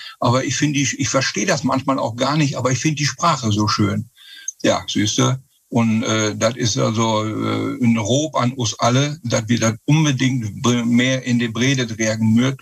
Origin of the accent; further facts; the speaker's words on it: Münster, North Rhine-Westphalia, Germany; Ich komme aus Münster, bin in Münster auch geboren und wohne in den Stadtteil Münster-Hiltrup. Ich bin 73 Jahre alt.